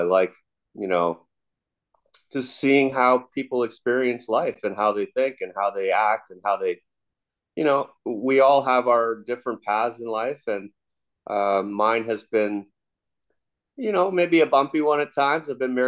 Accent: England, United Kingdom; also born or lived in New York / Los Angeles / Europe; now in Canada; I grew up in England, kind of traveled a lot as a young kid, lived in New York, Los Angeles, Europe for a while. Eventually ended up in Canada, a place that I hold near and dear to my heart. I live in Ontario.

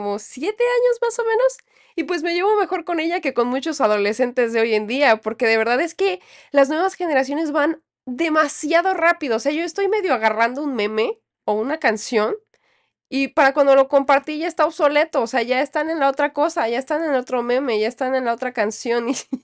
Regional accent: Mexico; Piensan realmente que soy norteamericana y no que soy mexicana.

